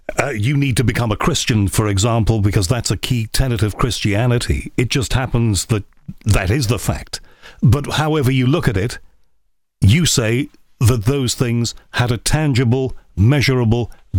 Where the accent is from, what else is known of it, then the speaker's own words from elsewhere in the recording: Liverpool, North West England, United Kingdom; I was brought up, you know, in the Christian religion, because we all were in you know, where I was brought up in Liverpool. You know, my mother's side were Catholics, my father's side were Protestants. I don't go to church these days